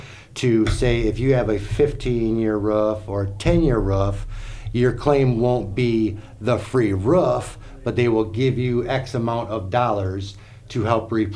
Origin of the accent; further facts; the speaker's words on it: Michigan, United States; I'm from Michigan. We have a little bit different claims in the area